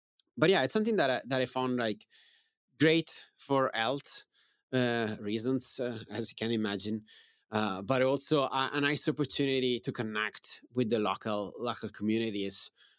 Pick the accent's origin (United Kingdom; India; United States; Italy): Italy; And what is even great is that I'm from Italy.